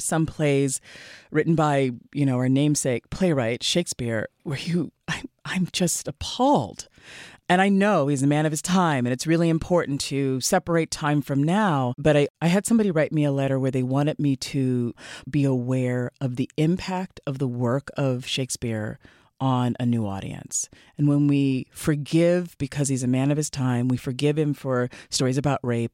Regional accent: Oakland, California, United States; I grew up in Oakland.

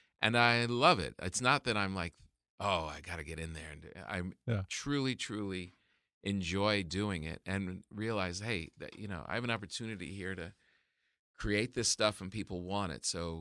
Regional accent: New Jersey, United States; I'm from New Jersey. Yeah. The beaches there are like mm-hmm. a hidden secret.

